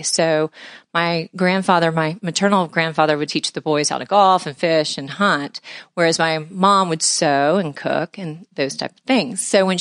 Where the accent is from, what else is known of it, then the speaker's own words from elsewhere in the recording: Houston, Texas, United States; I was born and raised in Houston, Texas.